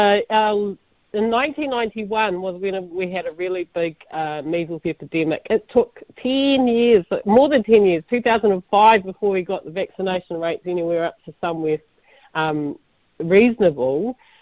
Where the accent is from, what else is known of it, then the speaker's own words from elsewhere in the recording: Opotiki, Bay of Plenty, New Zealand; now in Auckland, New Zealand; I grew up in Opotiki, and we're situated between two rivers. So our whānau never lived on the river. And I make sure that we live on a hill, even now in Auckland. So we're Kaitu Pai.